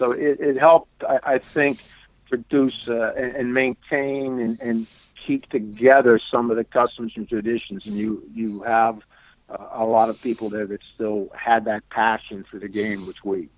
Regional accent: Bridgeville, Pennsylvania, United States; I'm from the Mon Valley, which would have been the mines.

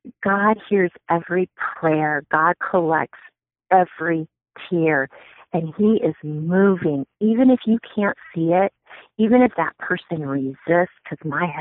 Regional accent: Ohio, United States; I grew up in Ohio, and my brothers and I were required to take notes throughout my childhood.

